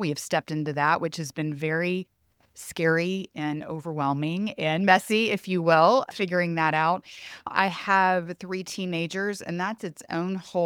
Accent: Houston, Texas, United States; I'm a big city girl. I grew up in Houston, a huge city.

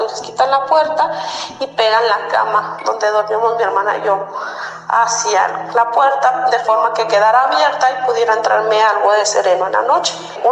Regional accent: Gómez Palacio, Durango, Mexico; now in Torreón, Mexico; yo soy oriunda de Gómez Palacio, Durango. Vivo ahora aquí en Torreón, pegadito a Gómez Palacio Durango.

